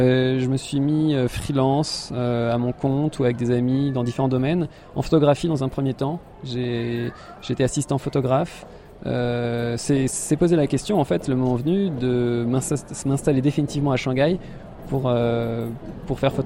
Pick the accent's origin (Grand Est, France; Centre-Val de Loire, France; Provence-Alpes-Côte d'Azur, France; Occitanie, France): Centre-Val de Loire, France; now in Dali, China; J'ai grandi en Sologne, dans la forêt, à faire des cabanes dans les bois.